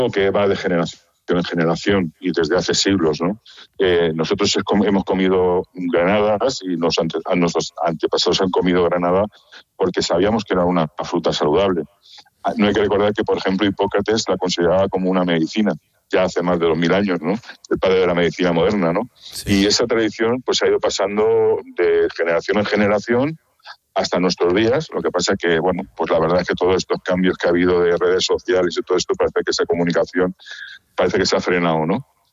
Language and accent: Spanish; Elche, Valencian Community, Spain; Yo soy de Elche, la granada está en nuestro entorno.